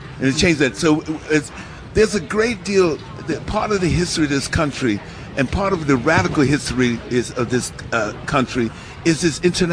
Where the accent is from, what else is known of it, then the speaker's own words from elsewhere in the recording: San Francisco, California, United States; I'm from San Francisco, California.